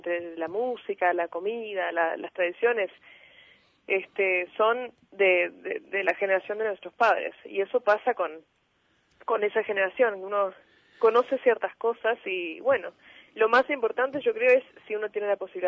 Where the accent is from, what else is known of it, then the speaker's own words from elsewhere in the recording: Stockholm, Stockholm County, Sweden; me crié en Suecia, en Estocolmo, la capital, pero por suerte tuve mucho contacto con mis raíces, vamos a decir. Siempre, por ejemplo, mis padres siempre me hablaron en español, en casa, siempre era español.